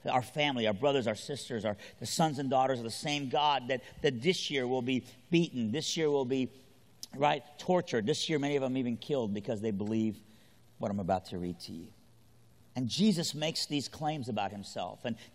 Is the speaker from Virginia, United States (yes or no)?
yes; Lynchburg, Virginia, United States; but I'm a Southerner. And honestly, what we call what we're about to read is in the South is fighting words, y'all.